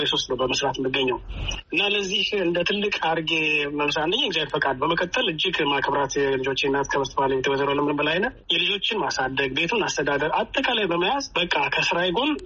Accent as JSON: {"language": "Amharic", "region": "Addis Ababa", "country": "Ethiopia", "tie": "born or raised there", "moved": "yes", "lives_now": "Doha, Qatar", "said": "ተወልጄ ያደኩት አዲስ አበባ ነው።"}